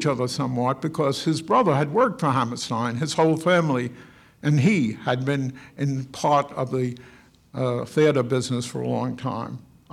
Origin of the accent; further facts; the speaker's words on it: New York, United States; I was brought up in Harlem.